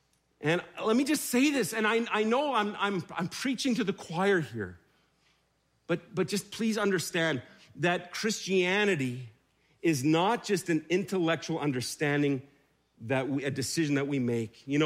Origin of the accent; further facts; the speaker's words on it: Germany; I grew up in Germany. Mom and dad are missionaries there.